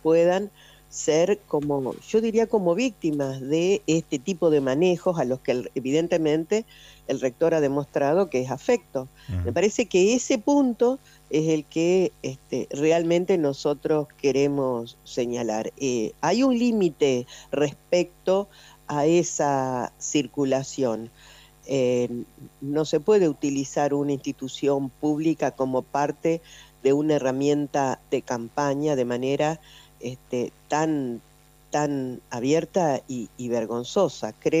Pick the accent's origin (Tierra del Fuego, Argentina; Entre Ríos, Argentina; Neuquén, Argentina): Entre Ríos, Argentina; nosotros este año estamos convocados como argentinos y argentinas, entrerrianos, a votar